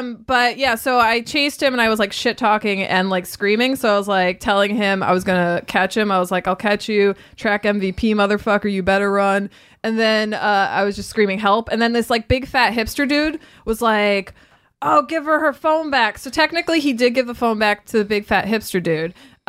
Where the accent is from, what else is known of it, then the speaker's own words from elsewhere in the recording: Paterson, New Jersey, United States; Well, I grew up in Patterson, though. So a lot of it was when I was a kid.